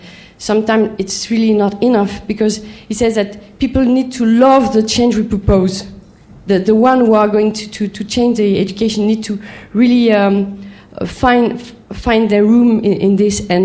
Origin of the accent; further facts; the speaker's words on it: France; from France.